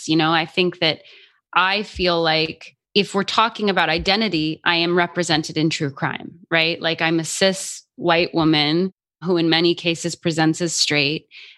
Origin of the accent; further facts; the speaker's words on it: Albuquerque, New Mexico, United States; You know, I grew up in Albuquerque, New Mexico, where stories about Indigenous women being murdered are frequent